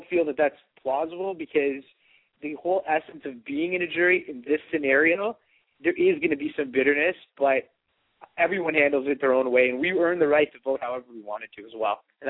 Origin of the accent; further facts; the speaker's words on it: Scarborough, Ontario, Canada; Yes, we are. We're both from Scarborough. We live about not even 5-10 minutes away.